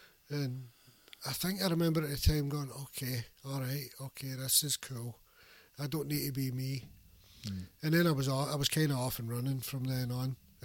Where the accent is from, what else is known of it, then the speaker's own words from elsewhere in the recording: Glasgow, Scotland, United Kingdom; I grew up, we called them schemes. That's what the housing estates were called. They're called schemes.